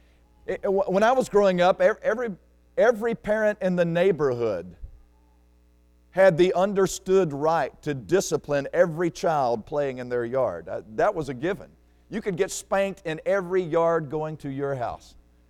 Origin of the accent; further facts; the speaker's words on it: Alabama, United States; I grew up in South Alabama, as I mentioned earlier.